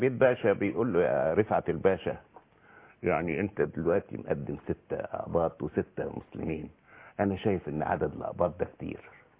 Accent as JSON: {"language": "Arabic", "country": "Egypt", "said": "ما تبصليش على اني قبطي، بصلي على اني مصري."}